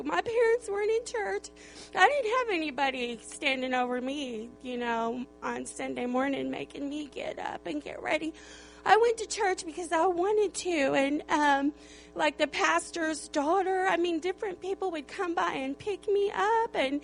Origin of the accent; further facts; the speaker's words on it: Arizona, United States; being born and raised in Arizona, I felt like I was a tumbleweed.